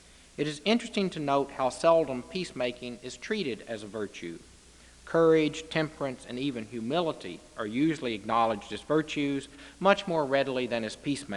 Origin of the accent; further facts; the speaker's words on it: Texas, United States; And as you can imagine, a Methodist kid growing up in Texas, well, I always knew who ran the society, the Baptists did.